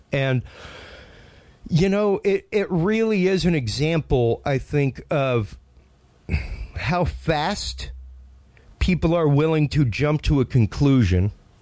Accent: Houston, Texas, United States; the former Astro World Complex in Houston, my hometown, my home amusement park.

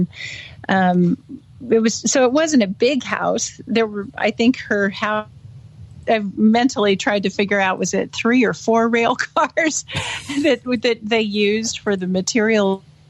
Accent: Bend, Oregon, United States; also born or lived in Redmond; I grew up in the Pacific Northwest. I was born in Redmond, Oregon. My family home at that time was Bend.

